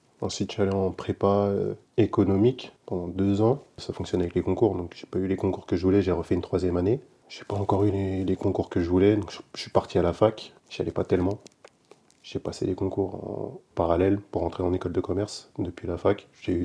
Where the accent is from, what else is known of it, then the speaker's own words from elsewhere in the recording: Antony, Île-de-France, France; now in Palaiseau, France; J'ai grandi à Antony dans le 92. Je suis à Palaiseau, là on est actuellement depuis 2 ans.